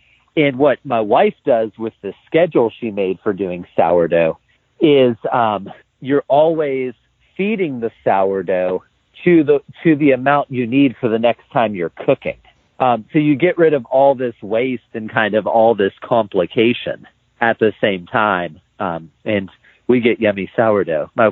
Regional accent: Youngstown, Ohio, United States; So I grew up in the Lower West Side of Youngstown, Ohio. City kid, video game playing, junk food eating, cartoon watching.

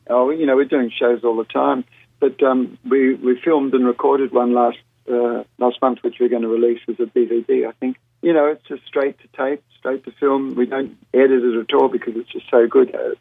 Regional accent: Melbourne, Victoria, Australia; now in Sydney, Australia; Well, I come from Melbourne originally, although I've lived in Sydney for the last 20 years or so.

